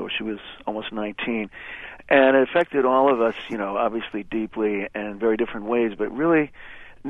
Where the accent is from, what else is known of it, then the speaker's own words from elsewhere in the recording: Silver Spring, Maryland, United States; I was the third of four kids. I grew up in Silver Spring, Maryland